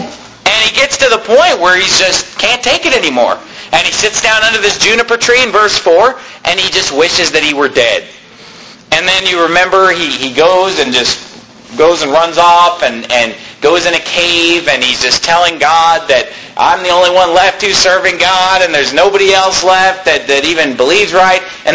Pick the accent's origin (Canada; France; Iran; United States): United States; California; born or raised there